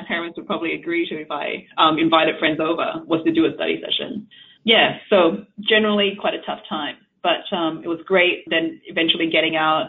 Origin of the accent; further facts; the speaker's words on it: Australia; also born or lived in Singapore; Okay, so I moved from Singapore, which is a busy Asian city, to a country town in rural Australia in late 80s.